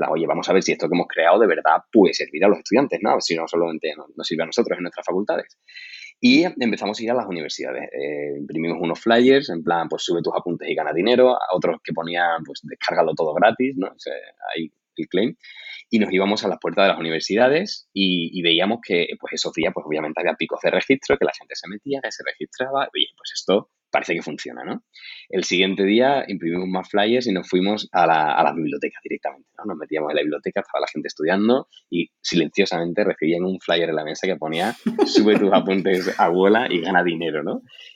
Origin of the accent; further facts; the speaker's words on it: Seville, Andalusia, Spain; nosotros somos cuatro fundadores, somos de Sevilla, y nos conocíamos precisamente por eso